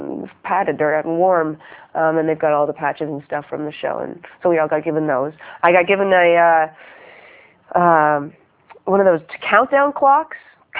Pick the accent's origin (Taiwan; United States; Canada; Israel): Canada; Well, as much as a Canadian can in an American suit.